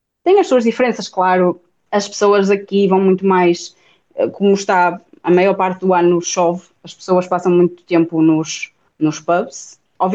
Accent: Portugal; acho que principalmente sendo portuguesa, vindo à Irlanda

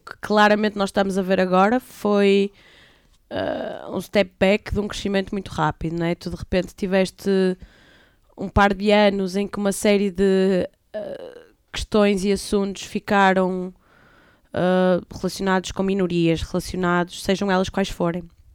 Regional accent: Braga, Norte, Portugal; also born or lived in Berlin; eu cresci em Braga e eu sempre fui excêntrica, vá, em Braga.

